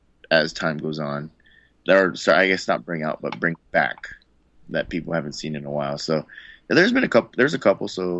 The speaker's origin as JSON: {"language": "English", "country": "Guam", "moved": "yes", "said": "because I'm from an island. I'm Filipino, or I'm from here."}